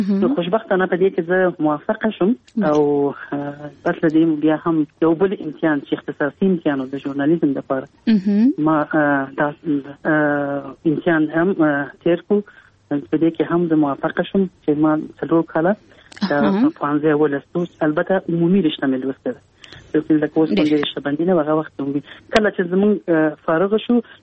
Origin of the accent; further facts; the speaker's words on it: Kabul, Afghanistan; زه په کابل کې پیدا یم، په دې لاسو د بل څه کال کې پیدا یم. لومړی مکتب مې په کابل کې چې زموږ د کور سره نزدې د حدقې هیروي ابتدایي